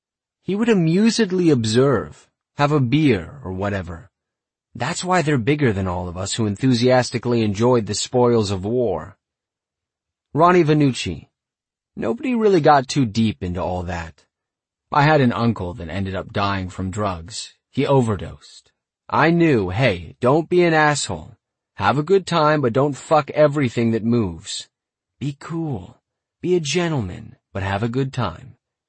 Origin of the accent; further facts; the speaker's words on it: Las Vegas, Nevada, United States; We didn't have that. We had fucking horse shit and gun smoke, you know what I mean? It's Vegas. My mom was a cocktail waitress